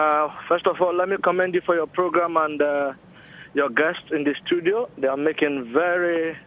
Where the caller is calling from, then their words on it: London, United Kingdom; I'm actually calling from London, United Kingdom.